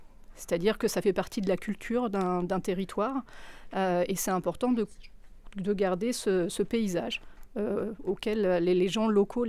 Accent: Centre-Val de Loire, France; Moi, je suis originaire de Beauce, hein, donc je connais ces grands paysages de plaine à perte de vue avec des champs de céréales.

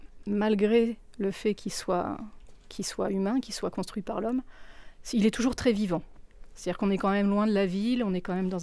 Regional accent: Centre-Val de Loire, France; Moi, je suis originaire de Beauce, hein, donc je connais ces grands paysages de plaine à perte de vue avec des champs de céréales.

